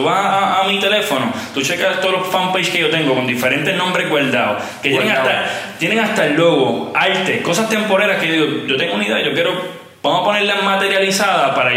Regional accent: Puerto Rico; nosotros tenemos como puertorriqueños una cultura hermosa

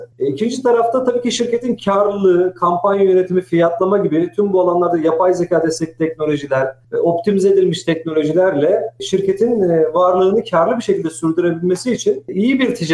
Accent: Sinop, Turkey; Sinopluyum. Bizde mikro milliyetçilik vardır. Severiz memleketimizi.

